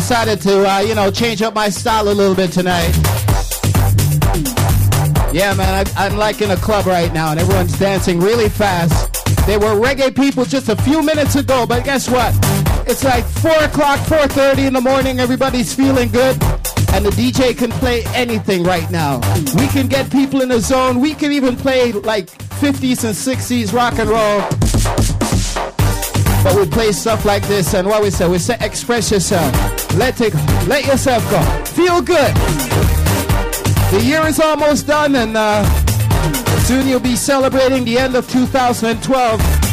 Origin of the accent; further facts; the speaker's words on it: Toronto, Ontario, Canada; love living in Toronto. Love being a Torontonian. Love being a Canadian-Jamaican or a Jamaican-Canadian.